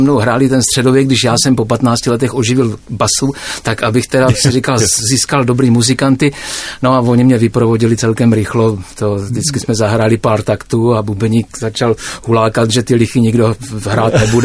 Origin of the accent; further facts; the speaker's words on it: Brno, South Moravian Region, Czechia; Jsme z Brna většinou, nebo z blízkého okolí.